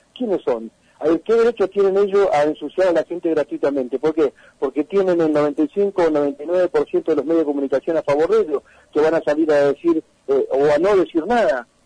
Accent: Argentina; hoy somos todos santacruceños, somos todos argentinos

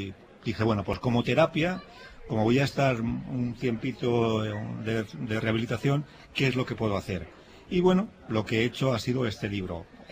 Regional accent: Madrid, Community of Madrid, Spain; Durante toda mi infancia en Madrid, vivía en Argentina de una manera, digamos, metafórica

